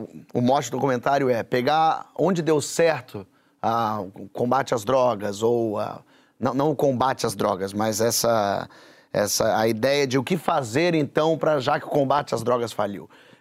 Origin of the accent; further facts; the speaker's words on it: Brazil; O Brasil, eu, como brasileiro, ainda não entendi muito a Noruega.